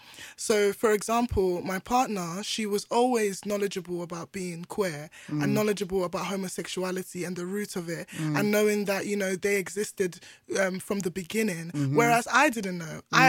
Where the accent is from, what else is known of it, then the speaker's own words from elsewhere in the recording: Nigeria; I'm here entering everywhere as a Nigerian Igbo woman.